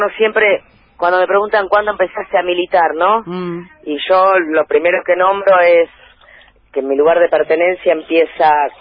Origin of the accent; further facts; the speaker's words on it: Buenos Aires, Argentina; Sí, Parque Patricio, Pompeya, sí.